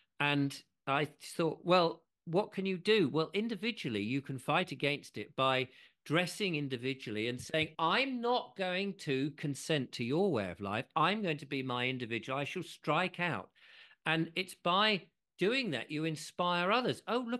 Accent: England, United Kingdom; I'm English.

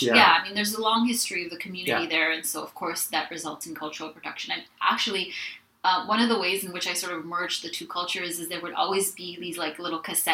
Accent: Toronto, Ontario, Canada; I grew up in Toronto. I don't live in Toronto, so don't come try to find me if you disagree with anything I say, okay? But I grew up in Toronto. Canada

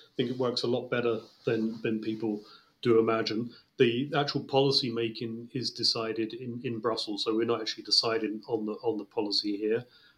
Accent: United Kingdom; You can tell from my accent, I'm British, but I'm a dual national. I'm also Italian, very, very, very proud to have that as well.

